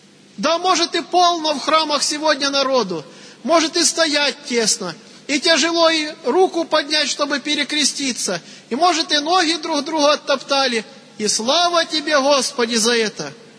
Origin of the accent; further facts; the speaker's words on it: Voronezh Oblast, Russia; Я родом из Воронежской области, и село наше стоит на реке Дон.